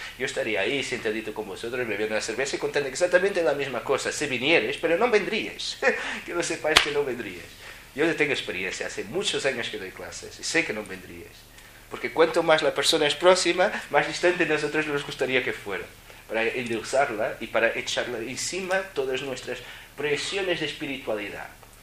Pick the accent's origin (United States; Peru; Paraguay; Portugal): Portugal; Spanish is a second language; now in Spain; soy un portugués en España. No sé muy bien lo que significa compasión en español.